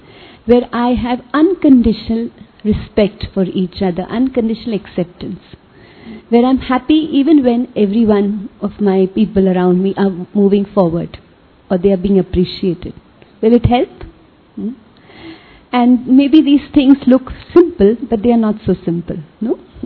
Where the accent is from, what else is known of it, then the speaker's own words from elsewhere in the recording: Mumbai, Maharashtra, India; So I come from Mumbai